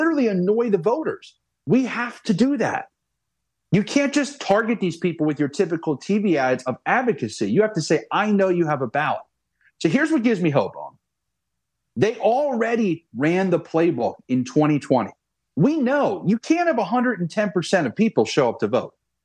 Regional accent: Pennsylvania, United States; The only one that we don't is my hometown, Delaware County.

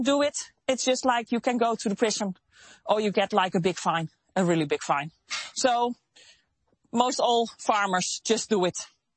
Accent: Netherlands; English is a second language; moved away as an adult; now in Denmark; We come from originally from Holland, and we moved here 4.5 years back.

